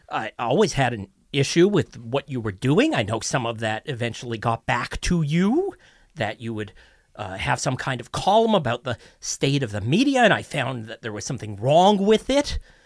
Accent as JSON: {"language": "English", "town": "Toronto", "region": "Ontario", "country": "Canada", "tie": "born or raised there", "said": "Well, being born and raised in Toronto, especially through the 80s, 90s, turn of the millennium"}